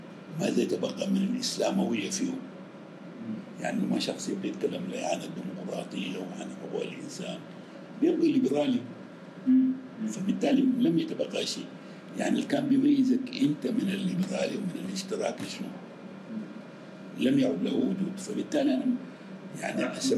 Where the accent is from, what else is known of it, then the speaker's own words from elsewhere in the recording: Sudan; الاسلاميين عندنا في السودان